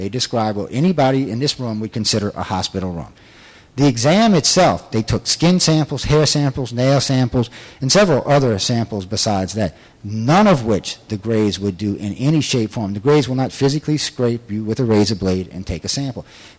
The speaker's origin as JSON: {"language": "English", "town": "New Orleans", "region": "Louisiana", "country": "United States", "said": "I'm from New Orleans and Mardi Gras"}